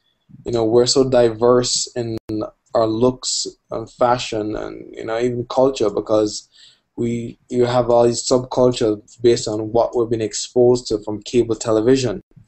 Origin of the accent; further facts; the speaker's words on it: Jamaica; I had wanted to answer a question for myself, which is, who was I as a Jamaican? What was my Caribbean identity or Jamaican identity?